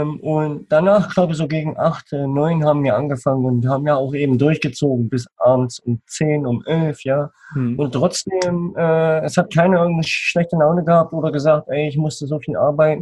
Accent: Eisenach, Thuringia, Germany; Ich bin heute 24 Jahre jung und ich komme aus Eisenach. Das liegt im schönen Thüringen.

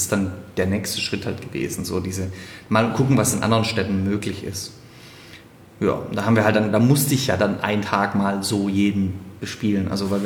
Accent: Stuttgart, Baden-Württemberg, Germany; Dann nach Stuttgart, in meine Heimatstadt.

